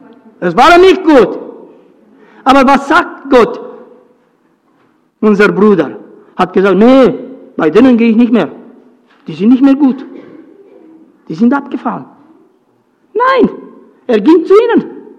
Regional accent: Romania; In Rumänien, ich stamme aus Rumänien, damals gab es nur 14 Glaubensrichtungen.

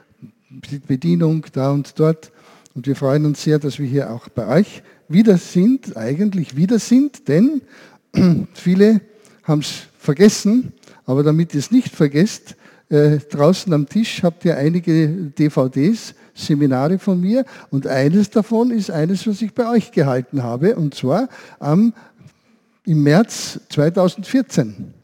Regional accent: Klagenfurt, Carinthia, Austria; Und wir kommen aus Klagenfurt.

